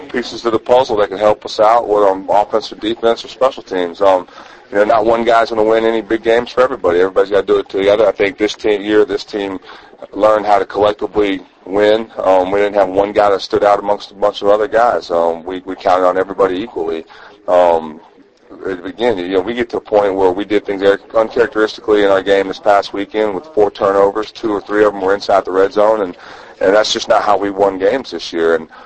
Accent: United States; but as an American, it's kind of hard not to.

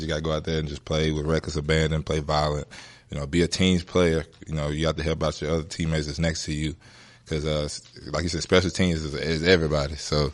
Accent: Memphis, Tennessee, United States; You know, he knew I was from Memphis. We kind of talked about, of course, he talked about barbecue.

